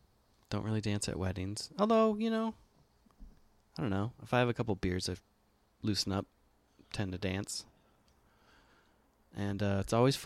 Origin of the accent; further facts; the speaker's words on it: Boston, Massachusetts, United States; And growing up in Boston, I was into the hardcore scene when I was a skater.